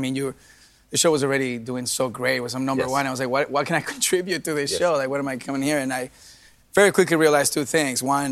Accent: Venezuela; also born or lived in Miami, United States; I'm half Colombian, half Venezuelan. I was born in Miami, but I was raised in Venezuela.

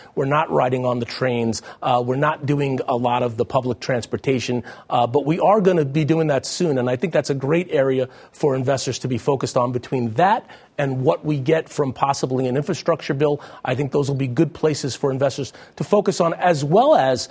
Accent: New Jersey, United States; There's a lot of debt in my home state of New Jersey.

